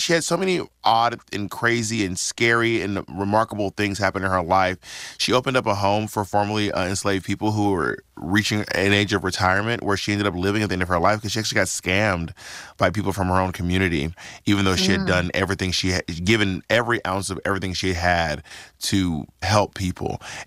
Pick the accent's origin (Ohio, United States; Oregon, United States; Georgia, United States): Georgia, United States; Atlanta; I'm from Atlanta, right?